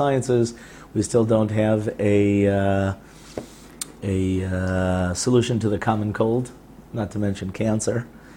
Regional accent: United States; Especially growing up in the 60s, especially growing up in America

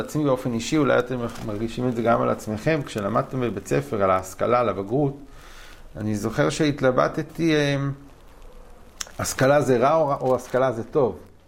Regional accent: Kfar HaRoeh, Central District, Israel; אני גדלתי בכפר הרוי, אבא שלי למד בכפר הרוי.

